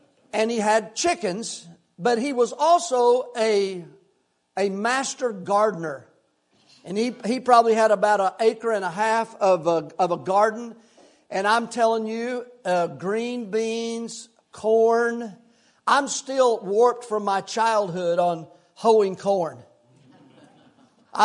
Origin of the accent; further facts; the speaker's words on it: the South, United States; But just thinking about that kind of food makes me, since I grew up in the South, oh my, it causes me to hunger.